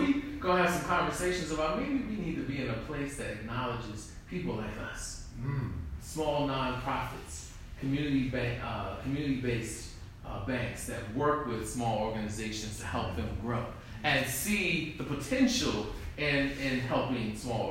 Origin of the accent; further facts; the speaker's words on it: Miami Beach, Florida, United States; Growing up in Miami Beach, that where I grew up, where I was raised, at 13, you had your passage, your rite of passage, right?